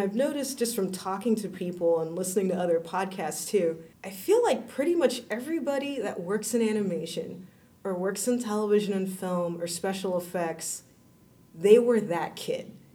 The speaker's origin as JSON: {"language": "English", "town": "Houston", "region": "Texas", "country": "United States", "tie": "born or raised there", "said": "And I grew up in Houston, Texas. Nobody in Houston, Texas that I knew worked in the film industry."}